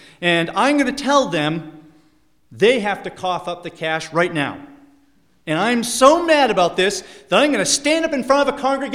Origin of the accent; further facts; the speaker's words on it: Waterville, Maine, United States; I'm from Waterville, Maine, and that is, of course, the home of Colby College, where he was a graduate of.